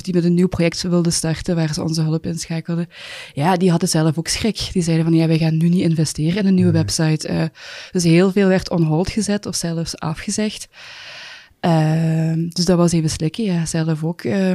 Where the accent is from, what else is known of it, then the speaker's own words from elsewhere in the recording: Hechtel-Eksel, Flanders, Belgium; Ik kom van Hechtel-Exel.